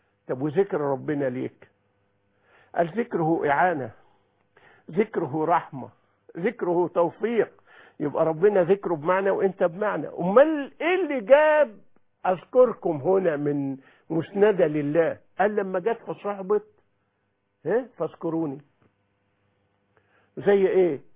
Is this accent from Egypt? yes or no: yes; Egypt; بمثل شائع جدا عارفين عندنا في مصر